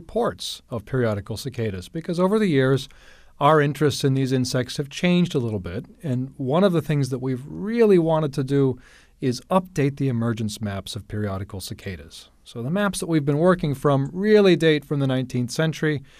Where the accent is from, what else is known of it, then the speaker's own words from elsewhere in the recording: Kansas City, Missouri, United States; Well, I grew up in Kansas City, and we had an awful lot of cicadas there every summer.